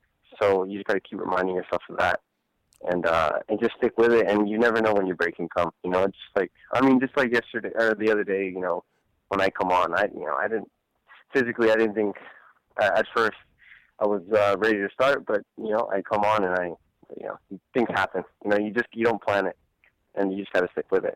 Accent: California, United States; You know, I'm from California, obviously. I'm from up north.

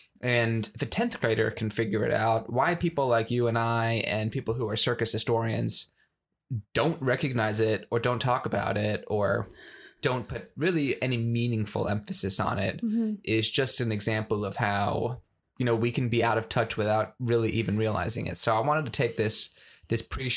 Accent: Connecticut, United States; which is actually pretty close to where I grew up in Connecticut.

